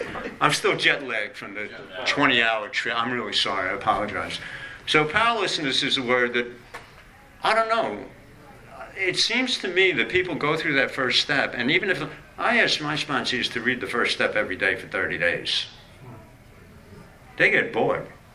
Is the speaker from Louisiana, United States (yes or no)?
no; Bronx, New York, United States; I'm from the Bronx.